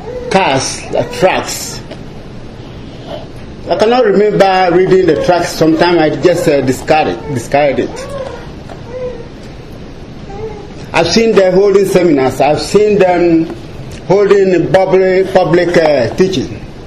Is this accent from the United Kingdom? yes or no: no; Ghana; English is a second language; I only think about my accent. I'm very much concerned about that. That prevents me from pushing forward whilst I'm here. It's difficult to speak somebody's language. It's our second language in Ghana anyway.